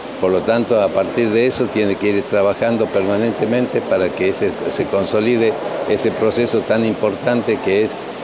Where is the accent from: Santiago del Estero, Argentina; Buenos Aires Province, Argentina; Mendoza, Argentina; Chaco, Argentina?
Santiago del Estero, Argentina; un futuro que nos pueda enorgullecer como argentinos y como santiagueños